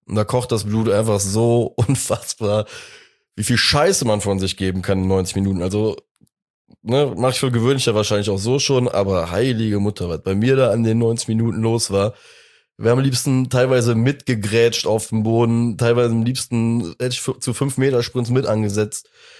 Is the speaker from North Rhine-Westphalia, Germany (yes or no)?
yes; Cologne, North Rhine-Westphalia, Germany; Klar, und als Kölner dann beim Derby halt vielleicht auf der Bank zu sitzen